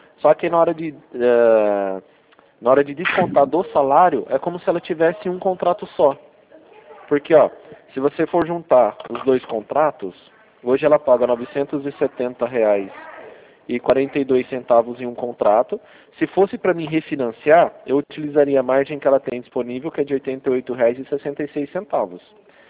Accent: Rio Claro, São Paulo, Brazil

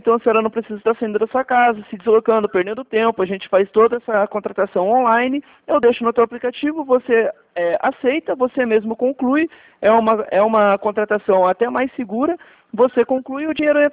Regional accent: Curitiba, Paraná, Brazil; Eu sou aqui do Paraná, Curitiba.

